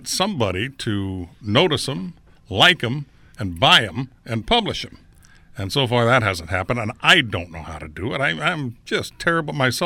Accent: Branson, Missouri, United States; I said, I'm from Branson, dude. Branson's where it's at.

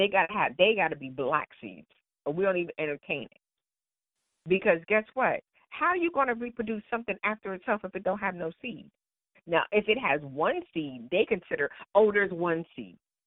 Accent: Northeast, United States; because we're from the Northeast. And if you're from the Northeast, you don't have a summer.

